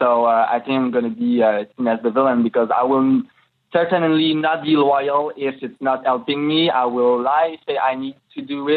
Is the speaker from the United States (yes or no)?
no; Trois-Rivières, Quebec, Canada; English is a second language; In fact, I'm a French Canadian, like you probably like just hear it. I'm from Trois-Rivières, Quebec